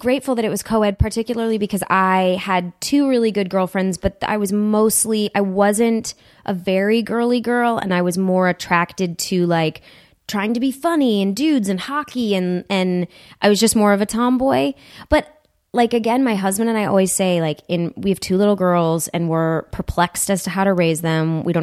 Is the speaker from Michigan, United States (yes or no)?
yes; Huntington Woods, Michigan, United States; It was strange because I grew up about 2 miles outside of the city. It's a city called Huntington Wood